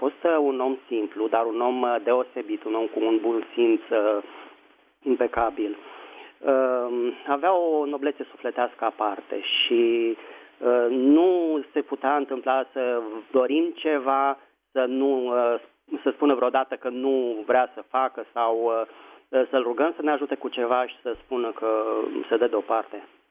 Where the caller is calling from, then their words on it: Bucharest, Romania; sunt din București.